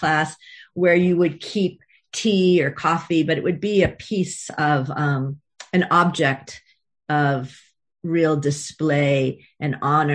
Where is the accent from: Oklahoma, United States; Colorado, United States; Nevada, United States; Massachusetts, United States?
Massachusetts, United States; Boston; Well, I'm from Boston, and we always just called it the Maparium.